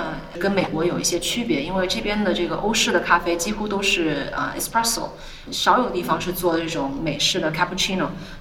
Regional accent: Shanghai, China; now in Lisbon, Portugal; 因为我是来自上海嘛，从小没有住很大很大的房子。

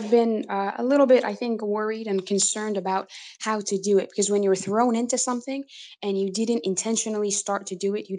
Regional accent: New Jersey, United States; and then we moved to the US and I grew up in New Jersey for the rest of my childhood.

